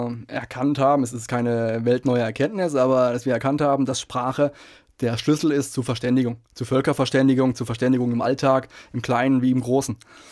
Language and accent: German; Heidelberg, Baden-Württemberg, Germany; Ich bin, wie ich vorhin erwähnt hatte, in Heidelberg aufgewachsen